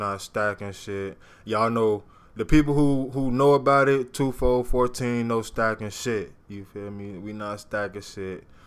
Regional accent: Chicago, Illinois, United States; Man, we from Chicago, man.

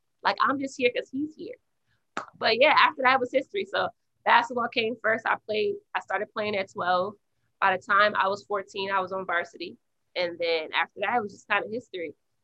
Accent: Minneapolis, Minnesota, United States; I'm from Minneapolis, Minnesota, born and raised.

